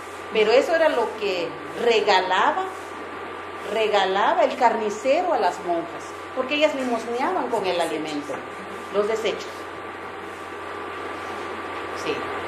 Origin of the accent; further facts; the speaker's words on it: Comalapa, Chimaltenango, Guatemala; en Comalapa, de donde yo soy